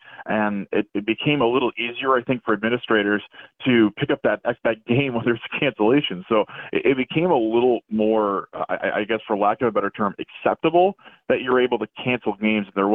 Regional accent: Cadott, Wisconsin, United States; born or raised there

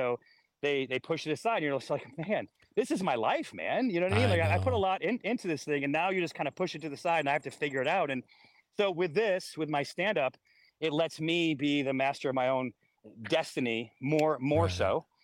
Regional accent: Syracuse, New York, United States; born or raised there

